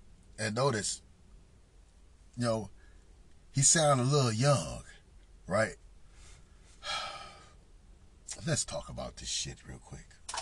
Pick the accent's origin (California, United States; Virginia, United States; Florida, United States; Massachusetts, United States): California, United States; Los Angeles; my brothers, I'm from Los Angeles, right?